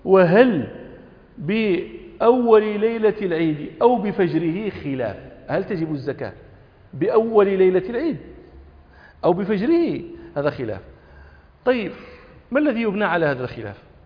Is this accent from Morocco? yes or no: yes; Morocco; ولا سيما بيوت العلم عندنا في المغرب كانوا يتوارثون الصاع